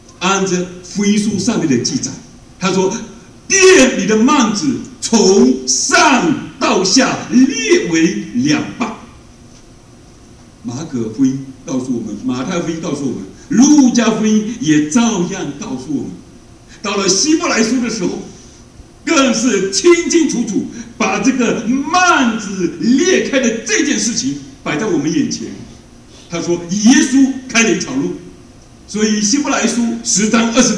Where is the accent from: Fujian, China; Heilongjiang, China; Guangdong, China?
Fujian, China; born there; 我出生在福建的农村，当时哈，在农村里面，你改变自己命运的唯一的方式就是考大学。